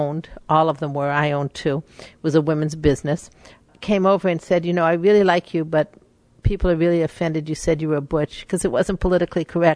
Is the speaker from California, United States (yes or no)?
yes; Hollywood, California, United States; I was from Hollywood